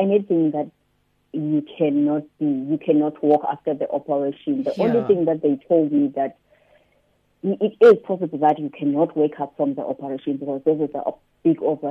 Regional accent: Eastern Cape, South Africa; now in Cape Town, South Africa; as you said. I'm from the Eastern Cape, but I'm currently in Cape Town.

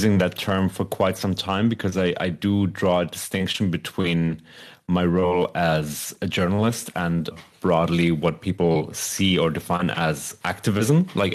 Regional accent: Germany; English is a second language; I'm German. I'm not Jewish. I grew up in Germany

